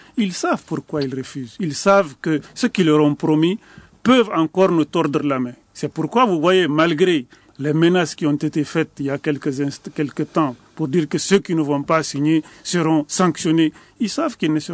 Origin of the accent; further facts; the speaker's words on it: Mali; nous sommes des Maliens, nous aurons toujours les ressorts nécessaires pour nous entendre.